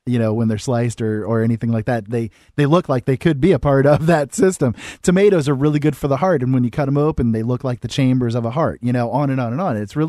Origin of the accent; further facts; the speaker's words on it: United States; the fact that I'm Native American myself